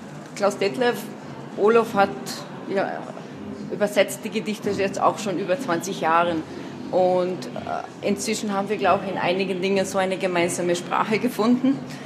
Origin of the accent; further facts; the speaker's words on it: Carinthia, Austria; moved away; als Kärntner slowenische Autorin wahrgenommen zu werden, weil ich ja über 20 Jahre nicht mehr in Kärnten lebe.